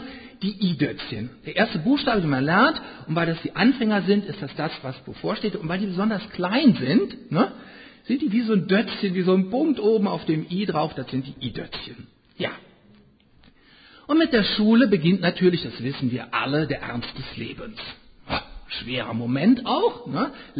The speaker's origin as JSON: {"language": "German", "region": "North Rhine-Westphalia", "country": "Germany", "said": "Ich kenne das auch und wir rheinischen Kinder sind ja alle mal Idötzchen gewesen."}